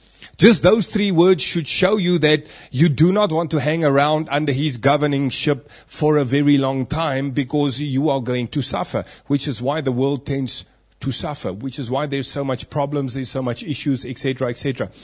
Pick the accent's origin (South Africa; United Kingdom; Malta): South Africa; I am a South African. Why can I say that? I can say that because I was born into a country called South Africa, and my birthright gives me citizenship.